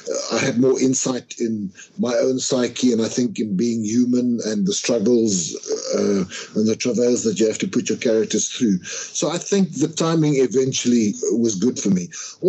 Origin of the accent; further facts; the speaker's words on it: Klerksdorp, North West, South Africa; growing up in Clarksdorp in a blue-collar neighborhood